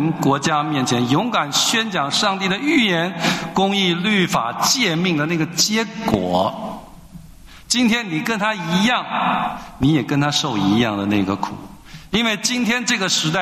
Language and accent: Chinese; Taiwan; 我来自台湾，我观察台湾的教会都是这样，不管是主流的 我们所谓的国语教会，或者是当年反对国民党政权的长老教会，都是一样。